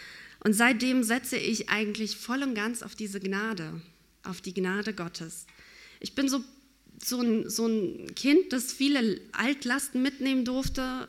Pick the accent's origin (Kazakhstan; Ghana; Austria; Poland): Kazakhstan; German is a second language; now in Germany; Ich bin groß geworden in Kasachstan, dort bin ich auch geboren. Und ich bin sehr, sehr atheistisch groß geworden.